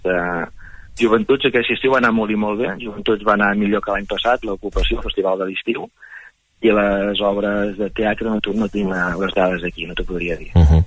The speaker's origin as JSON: {"language": "Catalan", "town": "Palafrugell", "region": "Catalonia", "country": "Spain", "lives_now": "Torroella de Montgrí, Spain", "said": "soc de Palafrugell, que fa anys que soc visc a Torroella, i que m'he de tornar cap al Baix Ter a viure."}